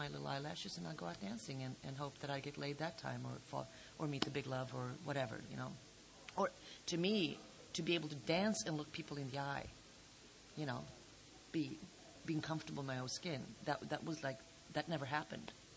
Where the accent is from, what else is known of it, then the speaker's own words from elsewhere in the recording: Stockholm, Stockholm County, Sweden; I'm from, I'm an alcoholic from Stockholm, Sweden.